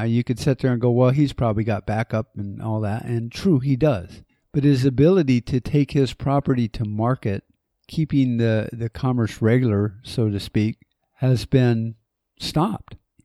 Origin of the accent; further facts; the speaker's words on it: United States; And as an American, I look at that and go, well, what can we really do about any of this stuff that's going on?